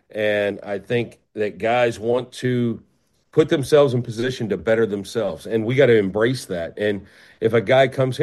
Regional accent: Canton, Ohio, United States; I was blessed. I grew up in Canton, Ohio. I played for a great high school coach.

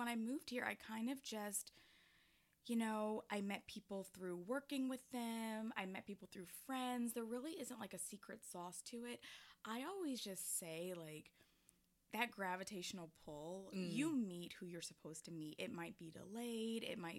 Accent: Atlanta, Georgia, United States; yeah, I am from Atlanta.

